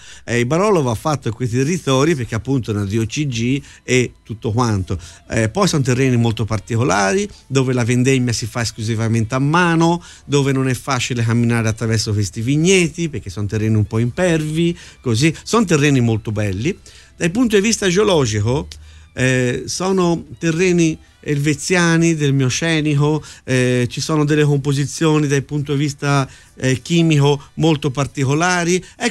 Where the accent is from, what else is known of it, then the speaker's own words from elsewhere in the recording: Tuscany, Italy; io sono toscano, ho la chianina